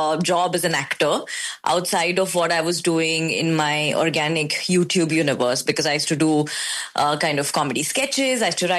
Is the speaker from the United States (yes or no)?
no; India; I grew up in India, and in the Hindi film industry, romance is huge.